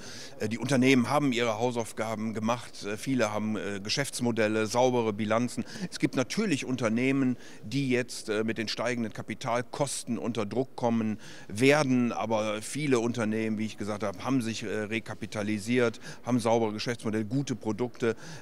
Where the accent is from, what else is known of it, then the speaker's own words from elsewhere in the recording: Rhineland, Germany; bin ja auch Rheinländer